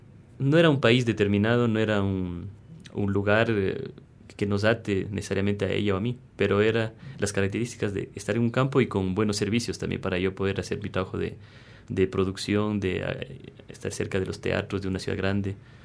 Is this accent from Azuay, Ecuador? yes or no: yes; Cuenca, Azuay, Ecuador; yo crecí en Cuenca, cuando Cuenca era